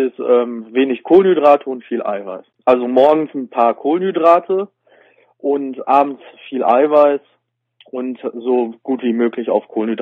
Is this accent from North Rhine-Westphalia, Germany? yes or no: yes; Witten, North Rhine-Westphalia, Germany; ich komme aus Witten.